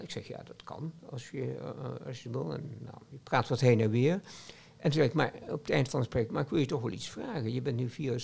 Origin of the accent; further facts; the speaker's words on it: Nijmegen, Gelderland, Netherlands; En in Nijmegen, waar ik vandaan kwam, had je